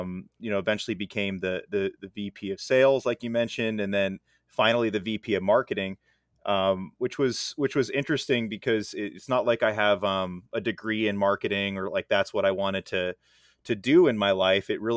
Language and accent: English; New Jersey, United States; I'm born and raised in New Jersey.